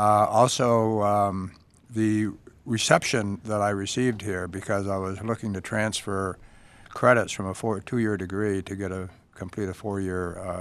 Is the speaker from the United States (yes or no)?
yes; New York, United States; also born or lived in Buffalo; Actually, I was raised near Syracuse.